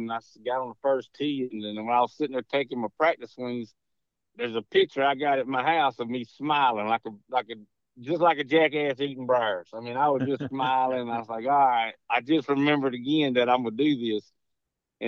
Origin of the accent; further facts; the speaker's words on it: Milton, United States; Growing up in Milton, small town, fun. We had the river, we had pine trees, woods, dirt roads, we had the beaches, and we grew up hunting and fishing.